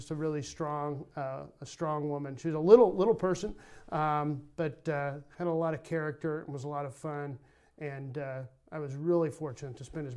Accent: Strafford, Missouri, United States; born there; But I was born in Stratford, Missouri, right in the northeast part of Greene County.

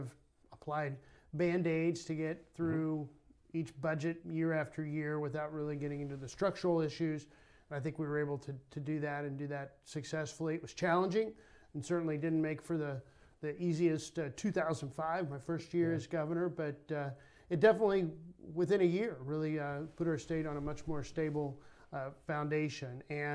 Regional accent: Strafford, Missouri, United States; born there; But I was born in Stratford, Missouri, right in the northeast part of Greene County.

